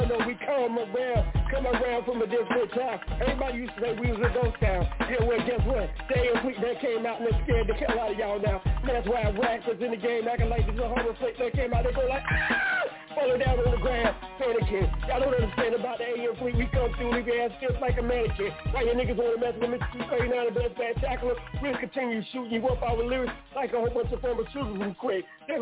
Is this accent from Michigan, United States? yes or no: no; Monroe, North Carolina, United States; I represent Monroe, N.C., and I'm coming through with the AM3, because I am from Monroe, North Carolina.